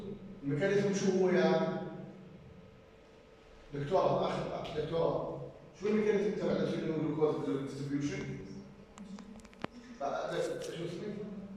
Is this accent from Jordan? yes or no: yes; Jordan; الموجود عندنا بالاردن